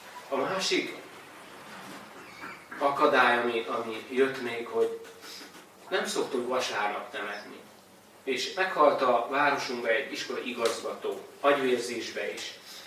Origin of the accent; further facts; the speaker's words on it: Transylvania, Romania; now in Kiskőrös, Hungary; hisz mi Romániából valók vagyunk, Erdélyből, és négyen vagyunk testvérek, és mind a négyen ott vagyunk kiskörösen